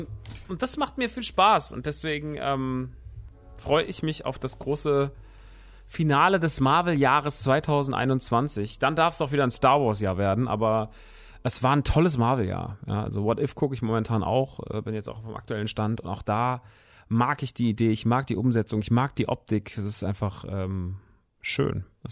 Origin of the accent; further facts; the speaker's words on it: Rodgau, Hesse, Germany; Der Laden ist in Rottgau, meiner alten Heimat